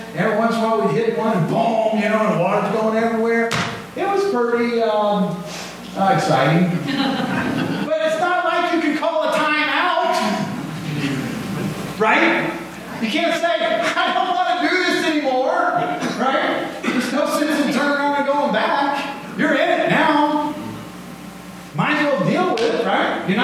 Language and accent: English; Florida, United States; I grew up in Florida, I mentioned that.